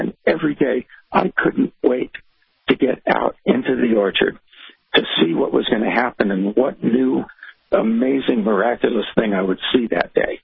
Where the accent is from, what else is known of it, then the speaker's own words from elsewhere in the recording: Los Angeles, California, United States; And I didn't have any idea about the natural world when I grew up in Los Angeles.